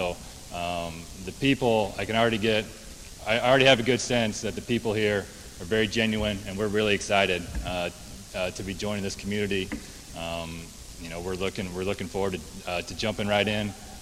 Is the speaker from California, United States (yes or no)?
no; Iowa City, Iowa, United States; We're all from Iowa City originally, so... it's about a 10-hour drive, maybe 11 if my dad's driving